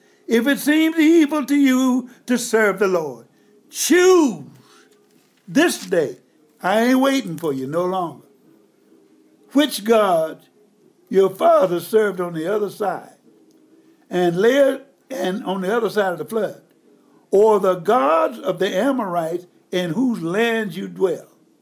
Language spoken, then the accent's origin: English; Byhalia, Mississippi, United States; I was born and raised on plantation in Bahia, Mississippi. And if you know where Memphis is, it's about 20 miles, maybe 15 to 20 miles southeast of Memphis, Tennessee.